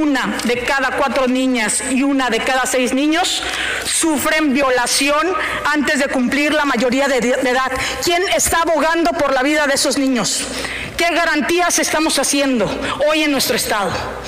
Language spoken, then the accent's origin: Spanish; Mexico; Tenemos mucho que trabajar como Estado, como país, como mexicanos.